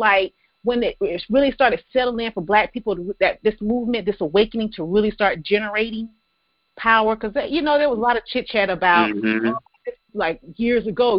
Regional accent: South Carolina, United States; And I grew up in South Carolina, from a little small town, South Carolina, that have a church literally on every corner

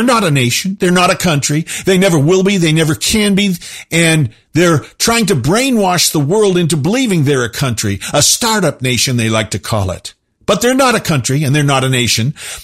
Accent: Boston, Massachusetts, United States; See, I'm from Boston. When he says horns, that's not how Texans say horns.

